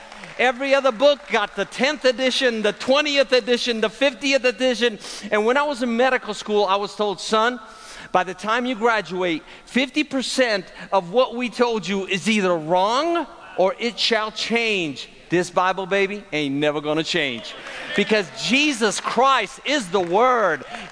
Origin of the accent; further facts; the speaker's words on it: Jerusalem, Palestine; now in Chattanooga, United States; I was born there on the Mount of Olives. I grew up on the Via Dolorosa. Ain't that a trip? That's a trip, y'all. I didn't know it was a trip until I moved to Chattanooga, Tennessee.